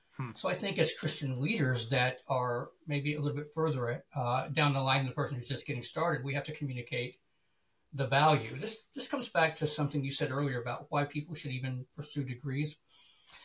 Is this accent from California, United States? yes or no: no; Georgia, United States; I grew up in Georgia, so I'm not touching it.